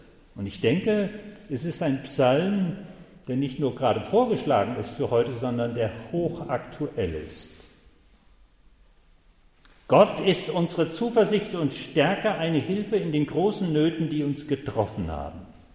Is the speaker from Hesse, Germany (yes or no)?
yes; Hesse, Germany; In Hessen, da wo ich groß geworden bin, wo ich zuletzt Dienst hatte